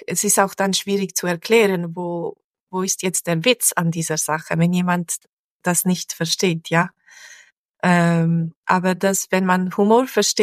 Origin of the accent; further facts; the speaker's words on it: Fribourg, Switzerland; Ich bin in Freiburg aufgewachsen, ja. Und in Freiburg ist zweisprachig. Und da haben wir haben französischsprachige Nachbarn und deutschsprachige Nachbarn, dort, wo ich gelebt habe.